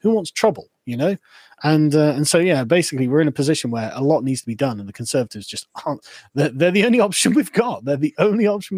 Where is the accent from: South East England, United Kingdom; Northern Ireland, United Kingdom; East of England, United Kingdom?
South East England, United Kingdom; Aldershot; born there; also born or lived in Ipswich / Germany / Huntingdon; You know, I was born in Aldershot, my sister was born in Ipswich, then we moved to Germany, then we moved back to Huntingdon, I think it was.